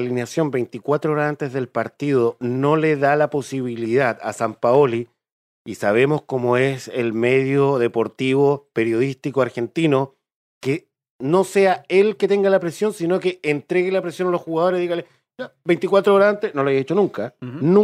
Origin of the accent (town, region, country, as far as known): Chile